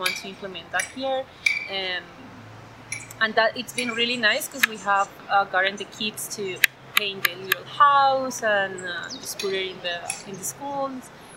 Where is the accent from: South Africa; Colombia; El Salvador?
Colombia; And since I came from Colombia, they told me about this opportunity to come to Ecuador.